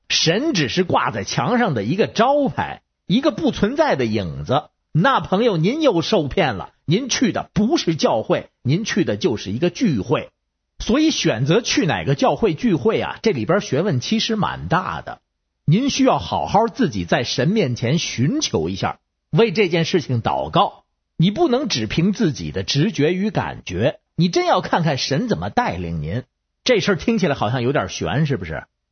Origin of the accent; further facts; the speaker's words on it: Beijing, China; 各位听众好，我是北京的